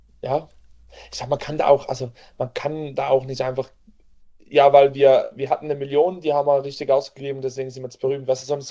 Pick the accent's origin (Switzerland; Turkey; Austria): Switzerland; Ich verstehe Schweizerdeutsch, ich bin Schweizer